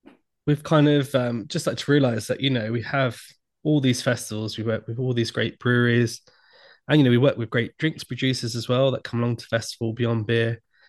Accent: Hackney, London, United Kingdom; I'm kind of from Hackney originally.

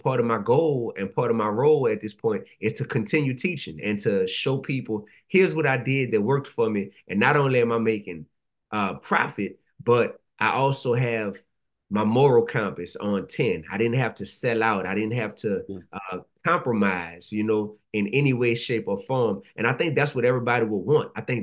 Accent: New Orleans, Louisiana, United States; But then when I became an educator, a middle school teacher in Louisiana, I'm from New Orleans. I was teaching school in Baton Rouge, though, middle school.

